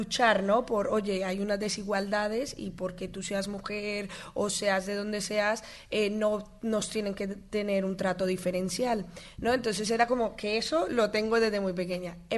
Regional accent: Colombia; yo soy colombiana, ¿no? Entonces es como, es la historia, ¿no?, de mi país.

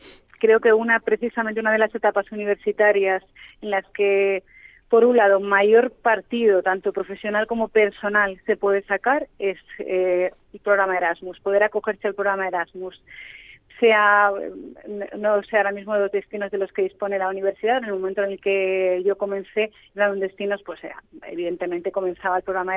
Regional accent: Elche, Valencian Community, Spain; yo soy de Elche, entonces evidentemente viví la construcción

